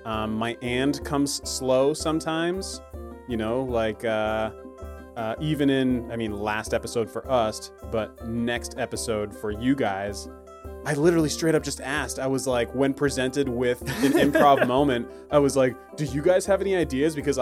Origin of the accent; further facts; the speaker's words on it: Scotland, United Kingdom; accent: Scottish; aside from the obvious answer of my Scottish accent